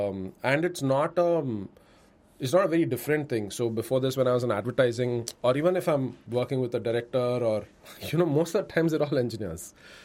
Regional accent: Bengaluru, Karnataka, India; So I'm basically from Bangalore, born, brought up there.

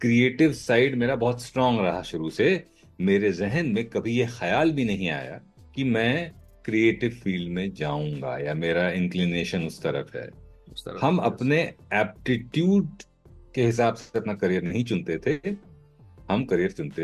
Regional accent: Kanpur, Uttar Pradesh, India; मैं कानपुर में पला पड़ा हूँ और I am 80s and 90s child. I grew up in the 80s and 90s.

